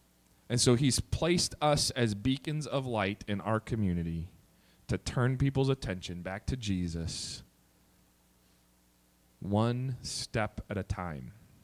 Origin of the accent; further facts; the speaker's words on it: Grand Rapids, Michigan, United States; I know growing up in Grand Rapids, we'd go down to Twin Cities Outreach and go knocking on doors and door-to-door witnessing